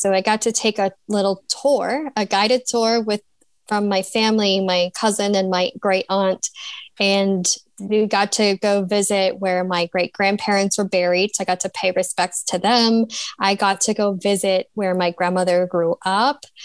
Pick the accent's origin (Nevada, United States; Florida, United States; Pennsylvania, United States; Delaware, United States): Pennsylvania, United States; No, I grew up in Pennsylvania, Northeast Pennsylvania. It's about 2 hours west of New York City. Little tiny small town.